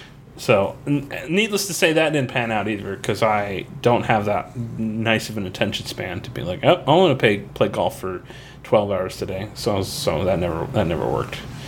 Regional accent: Florida, United States; Florida, right, there was like a lot of golf, this big golf scene.

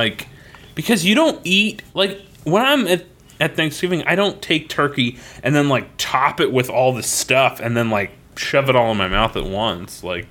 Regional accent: Florida, United States; Because when I was a kid growing up in Florida, I would occasionally, my mom would go to the grocery store

